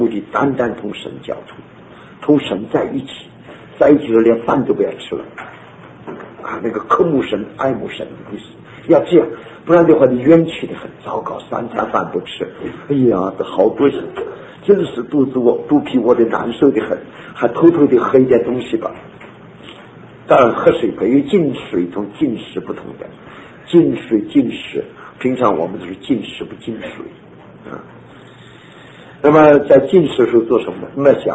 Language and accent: Chinese; Shandong, China; accent: Shandong; 这是我们山东话，北方话啊。